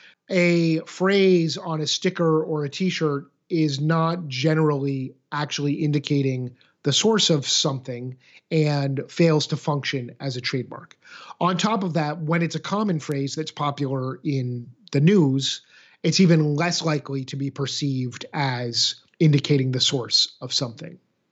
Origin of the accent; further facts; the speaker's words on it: Boston, Massachusetts, United States; because I grew up in the Boston area, been to the Boston Marathon to watch it many times.